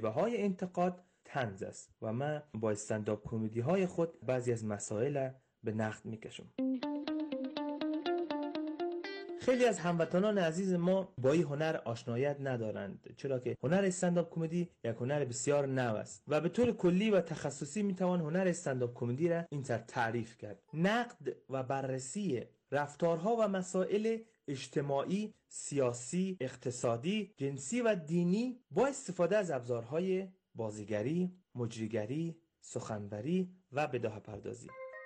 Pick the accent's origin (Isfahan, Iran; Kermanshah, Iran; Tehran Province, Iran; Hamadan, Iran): Tehran Province, Iran; Tehran; ساکن تهران. در جنوبی ترین قسمت تهران در محله‌ای به نام شوراباد به دنیا آمدم. 24 سال سن دارم و همینجا کلان شدم و درس خواندم.